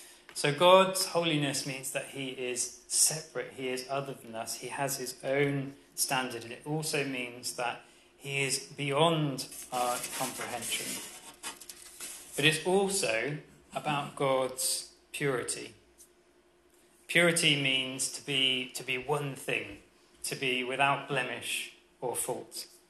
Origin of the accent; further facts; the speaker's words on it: United Kingdom; as British people, we think that it's great to name things after kings and queens